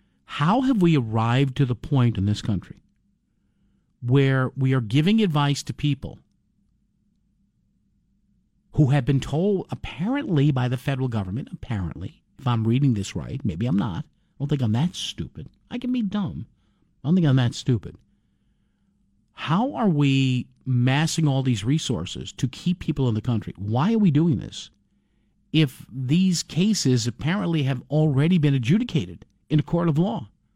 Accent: New Haven, Connecticut, United States; Let's go to my hometown of New Haven, the Great Elm City.

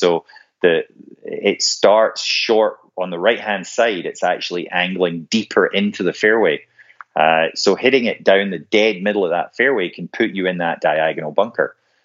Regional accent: Scotland, United Kingdom; And I think this speaks to the fact that as a Scot, my golf has always been match play.

